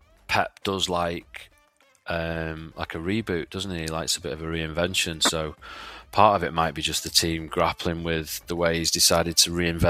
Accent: England, United Kingdom; I mean, I personally don't really mind the international period that much, especially being English.

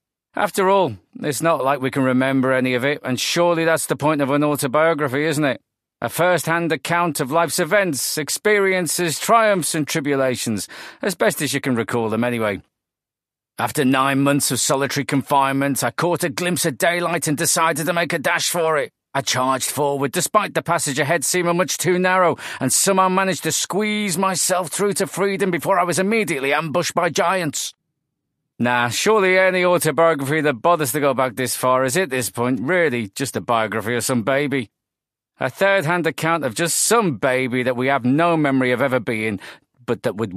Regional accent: Liverpool, North West England, United Kingdom; born there; I was born in Liverpool.

